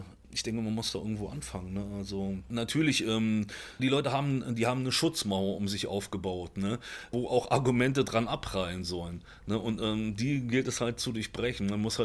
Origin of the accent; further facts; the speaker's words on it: Berlin, Germany; born there; Ich bin in Berlin geboren und bin auch mit vielen ausländischen, meist türkischen Mitschülern zur Schule gegangen.